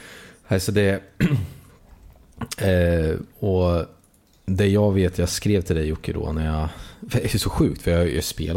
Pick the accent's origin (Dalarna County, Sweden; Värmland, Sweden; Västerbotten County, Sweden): Värmland, Sweden; Jag är från Värmland.